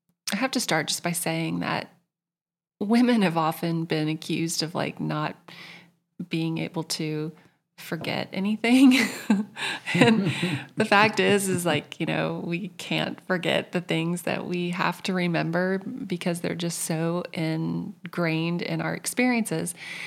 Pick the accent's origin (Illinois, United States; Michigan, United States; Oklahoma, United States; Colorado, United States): Oklahoma, United States; Tulsa; That's where I'm from. It's home. And my family was still in Oklahoma, was still in Tulsa.